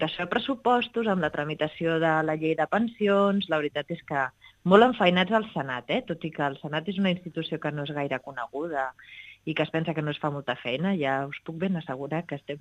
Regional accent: Catalonia, Spain

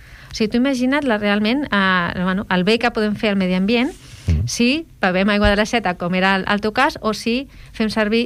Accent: Catalonia, Spain; Soc catalana, però la meva mare és anglesa.

